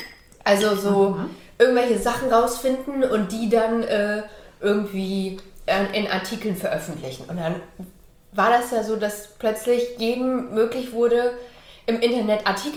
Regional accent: Hesse, Germany; also born or lived in East Germany; Ich bin im Osten geboren. Und in Westdeutschland, in der Nähe von Frankfurt, aufgewachsen. Bin noch in der DDR geboren und wir sind nach der Wende, da war ich 2 Jahre alt, sind wir in den Westen gegangen.

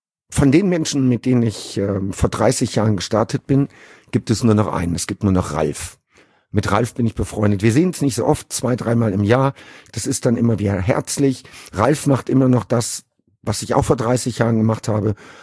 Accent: North Rhine-Westphalia, Germany; ich bin im Sauerland groß geworden. Lüdenscheid oder Meinerzhagen sind wunderschöne Orte, da gibt's viel Natur

